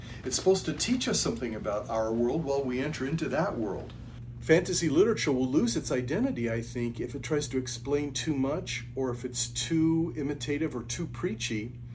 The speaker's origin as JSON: {"language": "English", "region": "Colorado", "country": "United States", "tie": "born or raised there", "said": "I grew up in Colorado. I felt that all the time when I went to the mountains growing up."}